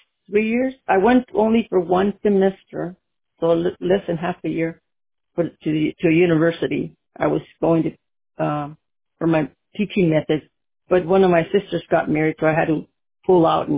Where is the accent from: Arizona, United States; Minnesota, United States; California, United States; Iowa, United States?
Arizona, United States; No. From my family, my immediate family, we're all born here in Arizona.